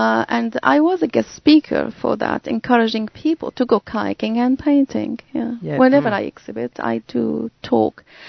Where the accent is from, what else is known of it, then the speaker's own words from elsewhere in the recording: Larnaca, Larnaca District, Cyprus; now in United Arab Emirates; I mean, I'm from the Mediterranean. My family town is close to Turkey and Cyprus. Larnaca, where I got married.